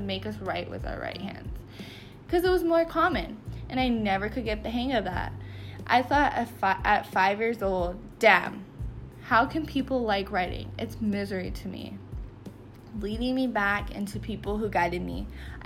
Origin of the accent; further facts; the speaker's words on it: Morgan Hill, California, United States; now in Sacramento, United States; I come from Morgan Hill, California. If you don't know where that is, it's near San Jose area, aka known as the Bay Area.